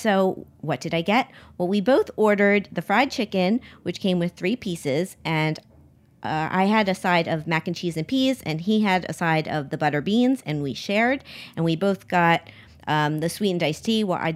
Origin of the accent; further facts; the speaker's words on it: Miami, Florida, United States; because I grew up in Miami, but this was like serious heat, and I waited it out.